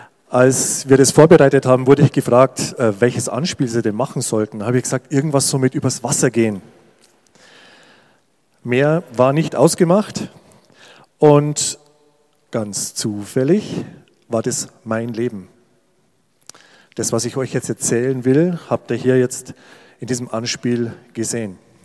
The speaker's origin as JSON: {"language": "German", "town": "Berchtesgaden", "region": "Bavaria", "country": "Germany", "moved": "as an adult", "lives_now": "Hainichen, Germany", "said": "Wir leben jetzt in Hainichen. Ich komme ursprünglich aus Bayern, aus Berchtesgaden, da ganz im Süden unten. Und ich bin seit 1990 hier in Hainichen. Als junger Mensch bin ich hier rübergekommen. Ich war so, ja, 22."}